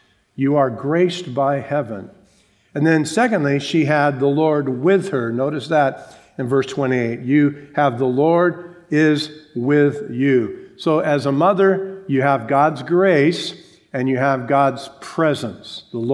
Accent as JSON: {"language": "English", "town": "San Bernardino", "region": "California", "country": "United States", "tie": "born or raised there", "also_born_or_lived": "Los Angeles", "said": "Now, I was born in Los Angeles, but I was raised my entire life in San Bernardino. Now, in case you're unaware, San Bernardino is not the most desirable city."}